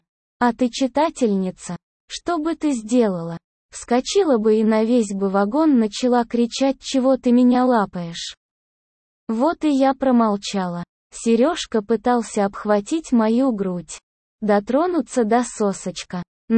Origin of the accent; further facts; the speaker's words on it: Ukraine; Мы сами из Украины, и поэтому первые поездки за товаром были в Одессу.